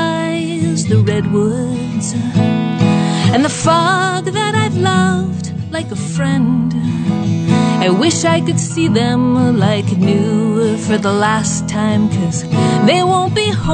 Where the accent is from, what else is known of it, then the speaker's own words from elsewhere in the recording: Philadelphia, Pennsylvania, United States; also born or lived in Havertown; I am. Okay. I am initially a Philadelphian, and then Havertonian.